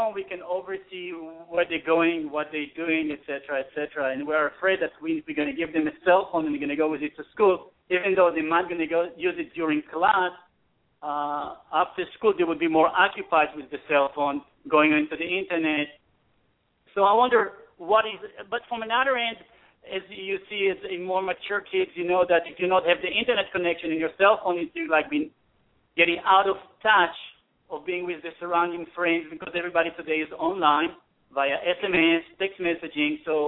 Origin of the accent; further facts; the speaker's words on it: West Palm Beach, Florida, United States; I'm from West Palm Beach.